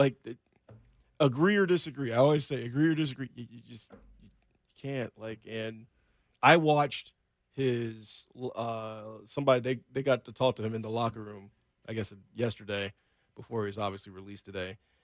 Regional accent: Kansas City, United States; We're like, "Yeah, we're from Kansas City."

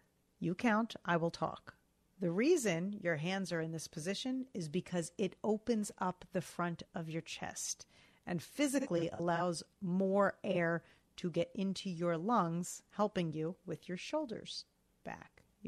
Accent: Parsippany, New Jersey, United States; we had an astronaut who was from my hometown of Parsippany, New Jersey.

